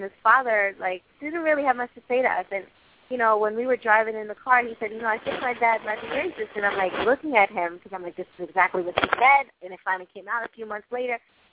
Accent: Jamaica; I'm from Jamaica, and we're different.

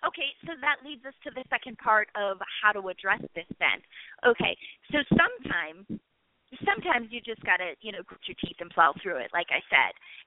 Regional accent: Minneapolis, Minnesota, United States; did you know I'm from Minneapolis, Garrett?

